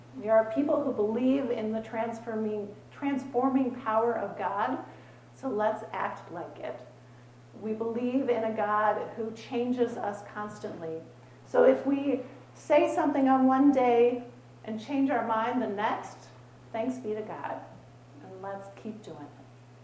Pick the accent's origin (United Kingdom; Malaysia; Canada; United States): United States; Portland; I grew up in Portland, and I'm living in the Midwest, and I encounter a sense of different culture every day, still.